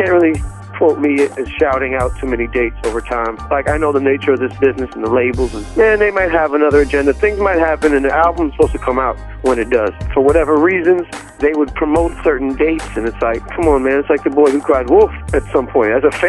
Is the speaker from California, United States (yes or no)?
yes; Beverly Hills, California, United States; I grew up in Beverly Hills, so it's like, why does he even do this?